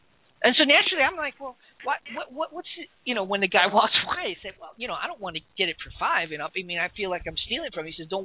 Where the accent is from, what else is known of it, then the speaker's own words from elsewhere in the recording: Chicago, Illinois, United States; But growing up in Chicago, listening to these guys on corners, watching, this is my favorite, going into a store to buy something